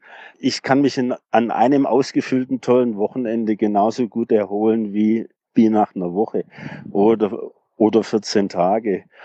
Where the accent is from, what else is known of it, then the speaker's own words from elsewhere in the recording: Tübingen, Baden-Württemberg, Germany; Ich bin aus Tübingen, ich fahre gern auf die Schwäbische Alb.